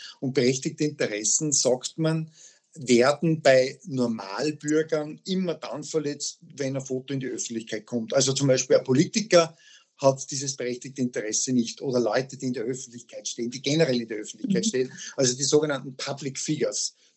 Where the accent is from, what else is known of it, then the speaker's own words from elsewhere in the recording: Austria; also bei uns in Österreich gibt es 3 wichtige Bestimmungen für die Schule.